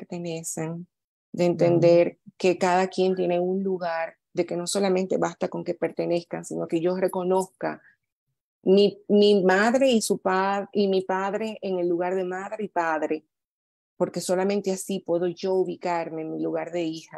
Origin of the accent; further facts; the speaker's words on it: Dominican Republic; cualquier cosa que tenga que ver con mi tierra, la República Dominicana